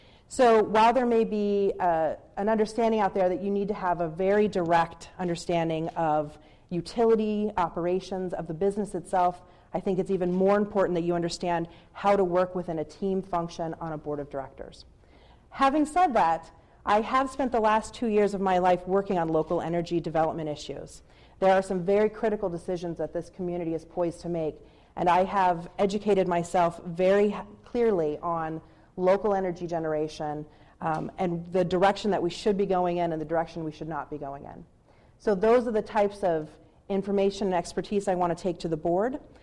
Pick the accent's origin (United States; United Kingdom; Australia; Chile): United States; Alaska; I am a born and raised Alaskan. I was born on Elmendorf Air Force Base. I was raised out here in the Matsu. I was the first graduating class of Colony High School.